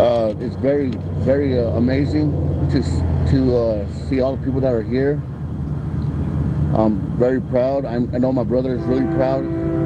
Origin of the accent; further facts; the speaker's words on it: Nevada, United States; I'm from the Walker River Paiute Tribe.